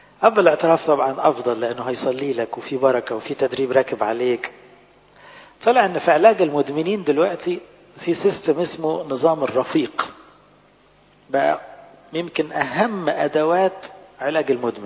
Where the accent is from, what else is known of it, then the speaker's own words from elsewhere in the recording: Egypt; عندنا عيب كلنا كمصريين وساعات كأقباط